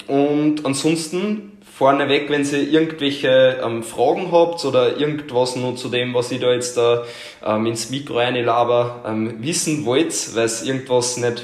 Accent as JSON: {"language": "German", "region": "Lower Austria", "country": "Austria", "said": "ich komme aus Niederösterreich und bin 22 Jahre alt."}